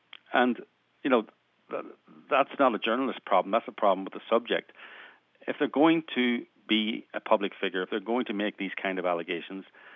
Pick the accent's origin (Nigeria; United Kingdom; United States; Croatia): United Kingdom; Northern Ireland; Well, I'm from Northern Ireland. If you want somebody who's calm and not duking it out, you'll have to go somewhere else.